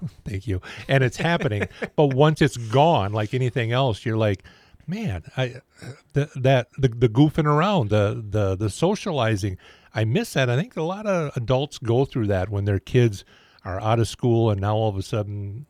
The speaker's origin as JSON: {"language": "English", "town": "Dublin", "region": "Leinster", "country": "Ireland", "said": "I'm from Dublin, Ireland."}